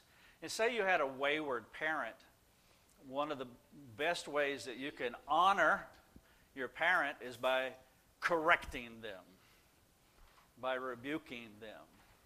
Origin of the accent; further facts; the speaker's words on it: North Carolina, United States; And so on the way home, 135 miles to my hometown in North Carolina